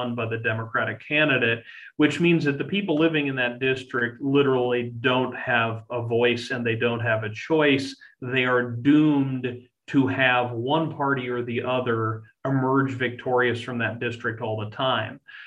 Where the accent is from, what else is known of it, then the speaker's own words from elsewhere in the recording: Iowa, United States; But I want to point out my home state of Iowa as one of the examples of a state that in the early 1970s decided it would not allow politicians to draw the boundaries of United States House districts.